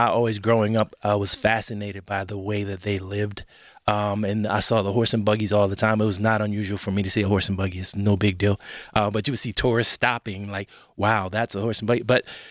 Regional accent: Lancaster, Pennsylvania, United States; I'm originally from the eastern part of the state, Lancaster, Pennsylvania.

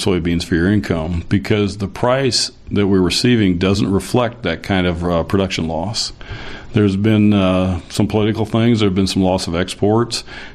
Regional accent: Morton, Illinois, United States; also canned right here in my hometown of Morton.

